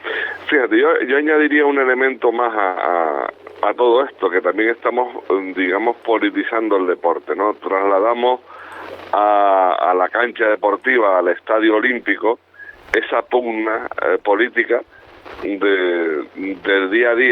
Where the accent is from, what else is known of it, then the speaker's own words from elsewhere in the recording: Canary Islands, Spain; De yo como canario, desde luego, ver a esa bandera allí me parece maravilloso.